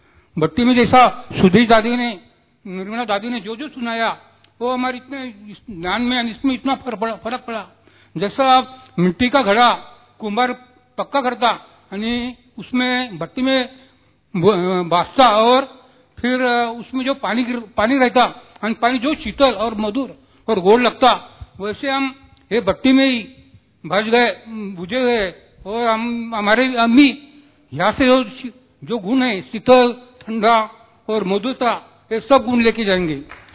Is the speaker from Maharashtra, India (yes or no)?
yes; Maharashtra, India; हम महाराष्ट्र से आए हैं।